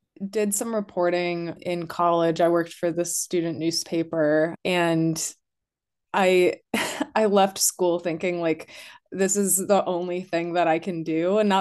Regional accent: Wisconsin, United States; I wasn't born in Wisconsin, but I grew up in Wisconsin. And my mom's from Wisconsin, my dad's from Chicago, and I have lived here since I was like 1 year old.

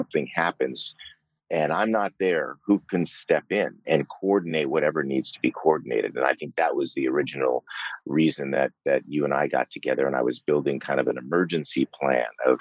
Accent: Los Angeles, California, United States; But I grew up in Los Angeles, West Los Angeles.

